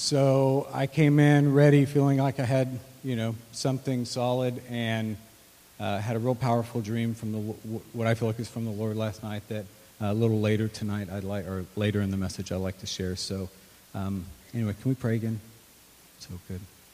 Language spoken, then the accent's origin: English; Texas, United States; moved away as an adult; now in Kansas City, United States; I've been in Kansas City for the last 19 years. I moved up as a 21-year-old from born and raised in Texas.